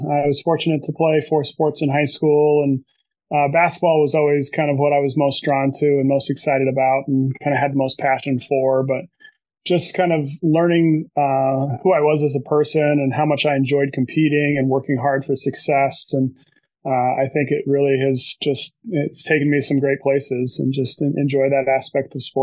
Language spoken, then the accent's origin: English; Salt Lake City, Utah, United States; Yeah, I grew up in Salt Lake City, Utah, and was a huge Utah Jazz fan.